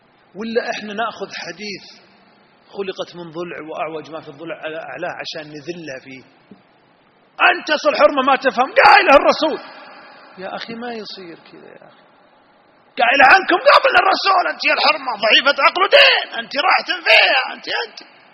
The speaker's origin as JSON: {"language": "Arabic", "country": "Saudi Arabia", "said": "أنا من السعودية"}